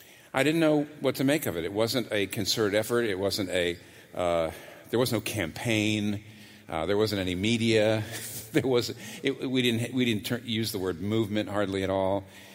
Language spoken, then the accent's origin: English; Northeast, United States; moved away as an adult; I was not from the South. I was a Northeastern kid, a Yankee. And when I moved to the South back in the 1970s, I was surprised, actually.